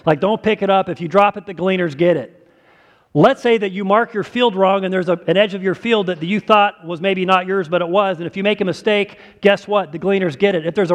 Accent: Bonney Lake, Washington, United States; I'm the Washingtonian who's from Washington. Well, yeah, Washington, Bonnie Lake. I'm the Washingtonian from Washington.

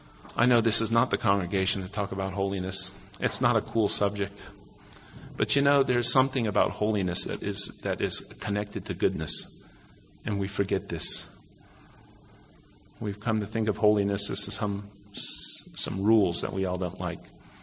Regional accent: United States; I think it's nice being an American. I don't have any problem with it. I really like my country

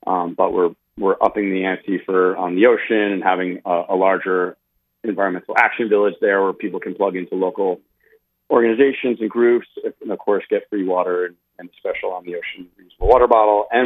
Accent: Hawaii, United States; now in Maine, United States; I'm married a Mainer. I'm from Hawaii, but I've been in Maine since 2005 and just fell in love with this place

